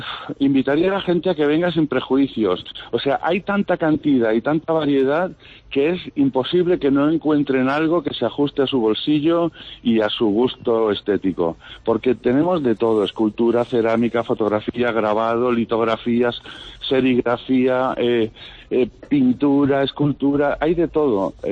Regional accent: Valencian Community, Spain; Bueno, yo soy valenciano, conozco muchísima gente en Valencia, del mundo del arte.

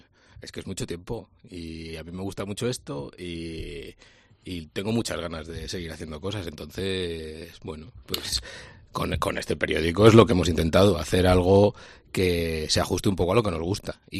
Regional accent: Andavías, Castile and León, Spain; Soy de Andavías.

